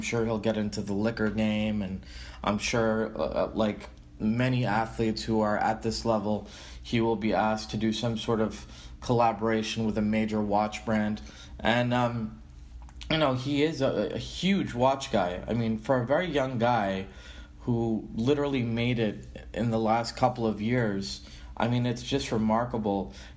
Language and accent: English; Boston, Massachusetts, United States; for me growing up in Boston especially, it's a very Irish town, Irish-American town, but I've always had friends from Ireland.